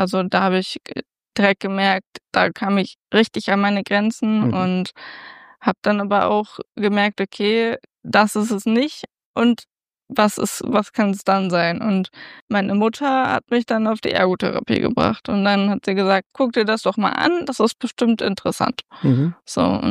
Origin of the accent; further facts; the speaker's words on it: Bielefeld, North Rhine-Westphalia, Germany; Also ich bin in Bethel aufgewachsen. Ja. Meine Familie lebt in Bethel.